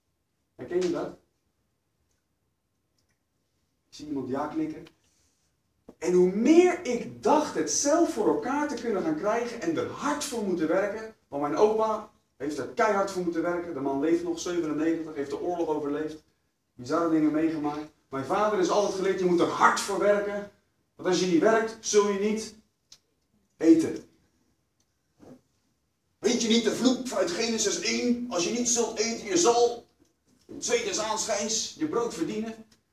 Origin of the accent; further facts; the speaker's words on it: South Holland, Netherlands; Hebben ze weer een ander dialect als daar waar ik opgegroeid ben. Omgeving Leiden, Den Haag, Alphen aan de Rijn.